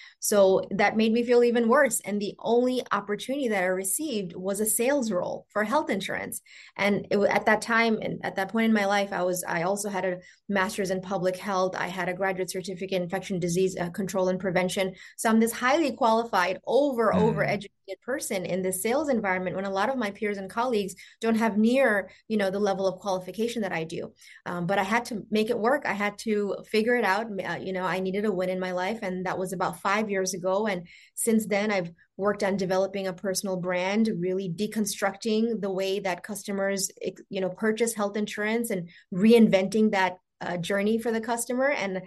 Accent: Bangladesh; now in United States; So I practiced abroad in my home country in Bangladesh, and I was doing fantastic in my career.

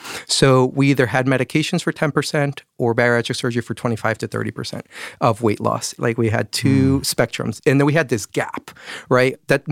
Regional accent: Mexico; My wife is Puerto Rican. I'm from Mexico.

